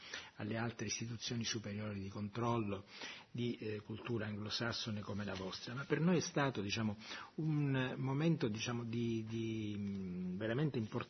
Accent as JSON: {"language": "Italian", "region": "Sicily", "country": "Italy", "said": "Io sono siciliano, quindi insomma tutto sommato non vi sono, diciamo, molte differenze tra i siciliani e i maltesi."}